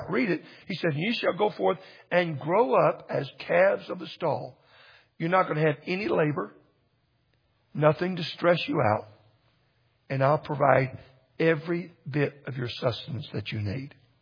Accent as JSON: {"language": "English", "region": "Texas", "country": "United States", "said": "When I first came here years ago, somebody gave me a present, a live lobster. Well, I'm from Texas."}